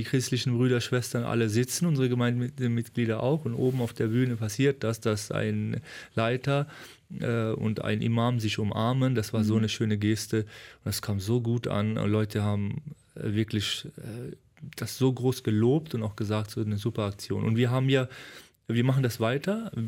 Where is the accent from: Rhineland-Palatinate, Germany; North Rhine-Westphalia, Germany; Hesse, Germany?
North Rhine-Westphalia, Germany; Cologne; dass man als Kölner das auch schreibt